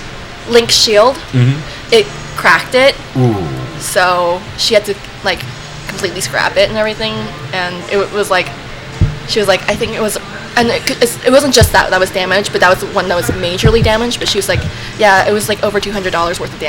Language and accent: English; Alaska, United States; And I grew up in Alaska. You have to realize that.